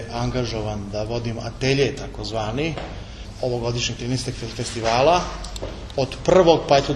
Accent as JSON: {"language": "Serbian", "town": "Kragujevac", "region": "Šumadija", "country": "Serbia", "said": "meni je veliko zadovoljstvo i čast kao Kragujevčanin da mogu da učestvujem na ovom festivalu"}